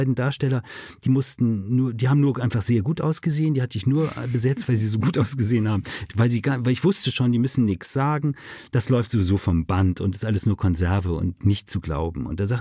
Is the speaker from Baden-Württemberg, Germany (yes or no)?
no; Hamburg, Germany; Wir sind beide aus dem Norden von Hamburg.